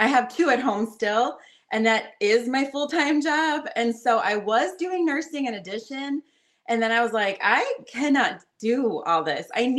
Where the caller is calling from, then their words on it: Cleveland, Ohio, United States; Cleveland, Ohio. Area.